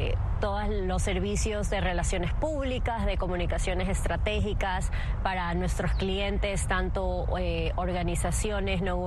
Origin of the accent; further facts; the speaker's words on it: United States; aunque soy americana también me llena de orgullo porque latina, como ustedes saben, lo llevamos en la sangre.